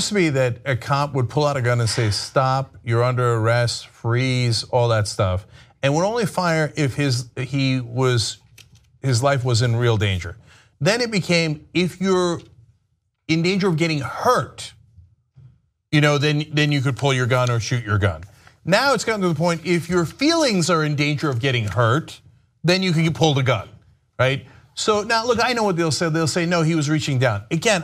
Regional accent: United States; I remember when I was growing up in America, and you could reach to get your registration

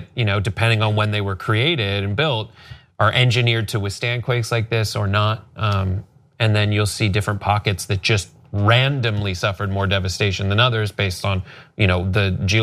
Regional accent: California, United States; because we're both from the Valley and we lived through the Northridge earthquake of 1994.

